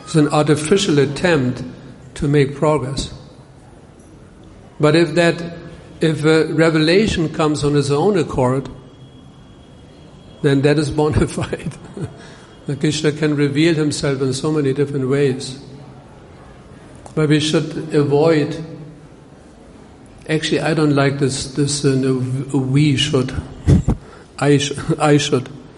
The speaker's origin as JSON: {"language": "English", "country": "Germany", "second_language": "English", "said": "I'm from Germany. I'm a German."}